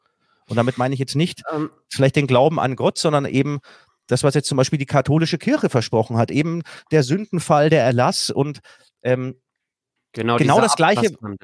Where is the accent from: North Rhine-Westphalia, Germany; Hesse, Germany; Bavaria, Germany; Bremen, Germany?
Bavaria, Germany; ich komme hier aus Bayern